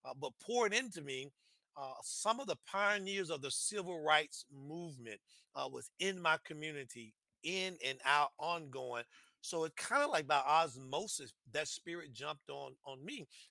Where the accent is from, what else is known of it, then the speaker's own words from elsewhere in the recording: Mississippi, United States; growing up in Mississippi. And by the way, I just finished writing, I guess, chapter one of my autobiography. So about those experiences in Mississippi.